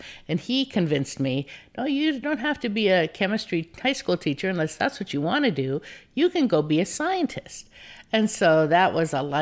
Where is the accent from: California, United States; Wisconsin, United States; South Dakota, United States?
South Dakota, United States; where we grew up in the Black Hills in South Dakota, there are a lot of deer and turkeys